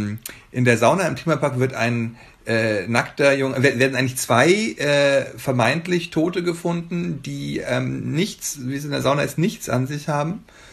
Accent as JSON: {"language": "German", "region": "Bavaria", "country": "Germany", "moved": "yes", "lives_now": "Berlin, Germany", "said": "Also ich komme ja aus Bayern, wie gesagt, und ich bin 95 nach Berlin gekommen, bin also jetzt seit über 25 Jahren hier"}